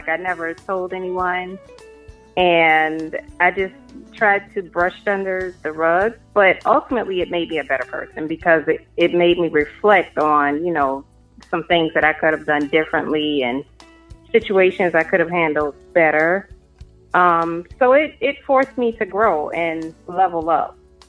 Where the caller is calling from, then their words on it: Conyers, Georgia, United States; I'm calling you from Conyers, Georgia.